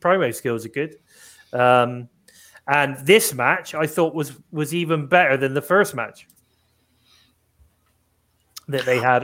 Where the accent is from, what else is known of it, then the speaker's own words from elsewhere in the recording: United Kingdom; As a British person.